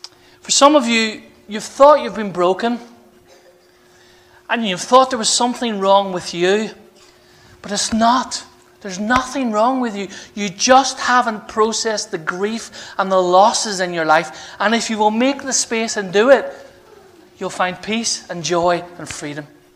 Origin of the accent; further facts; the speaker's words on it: Northern Ireland, United Kingdom; And growing up in Northern Ireland, I was told things like, real men don't cry.